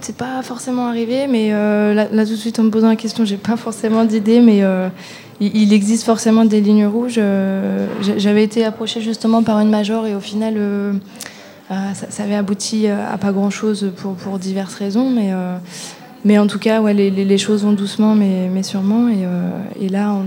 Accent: Clermont-Ferrand, Auvergne-Rhône-Alpes, France; on vient tous de Clermont

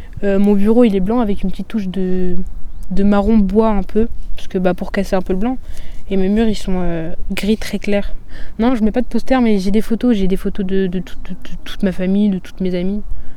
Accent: France; born there; Je suis d'origine albanaise, mes deux parents sont albanais et tout le reste de ma famille aussi. Puis voilà, je suis née en France.

